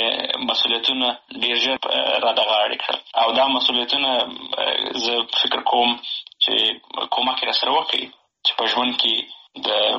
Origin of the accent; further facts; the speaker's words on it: Helmand, Afghanistan; also born or lived in Bagram / Pakistan / Kandahar / Nangarhar; د هغې نه وروسته بیا بېرته راغلي یو په هلمند کښې. نو خاپوړي مې په هلمند کښې کړي دي، ابتدایي مکتب مې وړې شروع کړی، وروسته کندهار ته